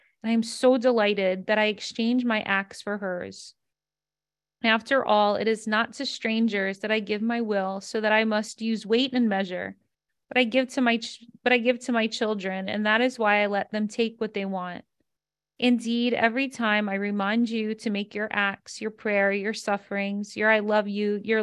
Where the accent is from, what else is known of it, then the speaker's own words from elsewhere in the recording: New York City, New York, United States; growing up in the Bronx, you know, I have a very Bronx personality. I grew up in a 29-floor building.